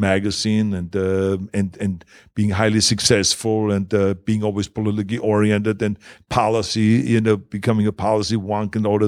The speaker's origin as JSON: {"language": "English", "country": "Germany", "accent": "German", "second_language": "English", "said": "She was there in the whining with her Greek accent, and I was there talking with my German accent and all this."}